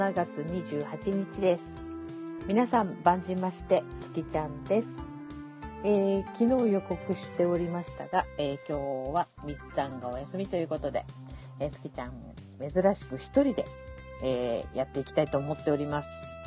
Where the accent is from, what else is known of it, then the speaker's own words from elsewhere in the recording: Tottori, Japan; moved away as an adult; now in Shimane, Japan; まあ、私鳥取生まれの鳥取育ちで、まあ、大人になってから、まあ、島根に引っ越してきたわけなんですけどね